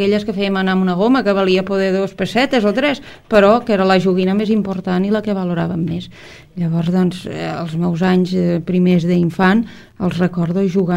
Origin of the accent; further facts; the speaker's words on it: Falset, Catalonia, Spain; born there; em vaig néixer a Falset i jo, quan vaig néixer, els meus pares vivien al carrer Josep Maria Gicpí, el número 3